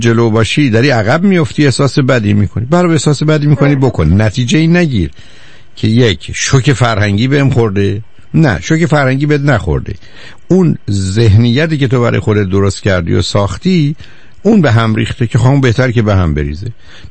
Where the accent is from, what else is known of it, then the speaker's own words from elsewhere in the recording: Iran; now in United States; ما ایرانی هستیم که هستیم.